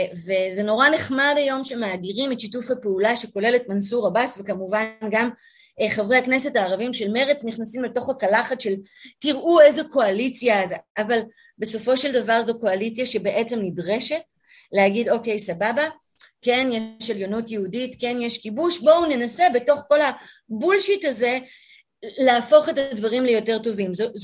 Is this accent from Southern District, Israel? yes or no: no; Jerusalem, Jerusalem District, Israel; גם אני גדלתי בתוך ירושלים שבה להורים שלי היו לא מעט חברים גם ממזרח העיר